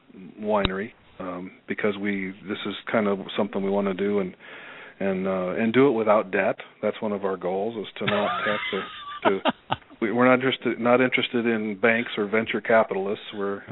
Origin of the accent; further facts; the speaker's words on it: South Dakota, United States; also born or lived in California; We're both born and raised in South Dakota.